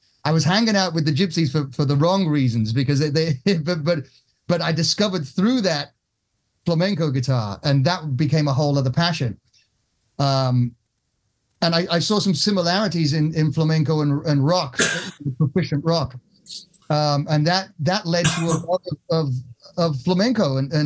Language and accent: English; England, United Kingdom; also born or lived in Fiji; now in Spain; And growing up in England and then being in Fiji I sort of knew that, but I didn't have any connection with them at the time. So when we moved to Spain in 1981, we happened to fall right in this real, really musical neighborhood.